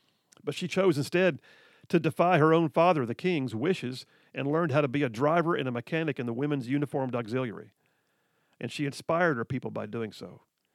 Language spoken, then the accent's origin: English; Alabama, United States; Certainly older than my home state of Alabama.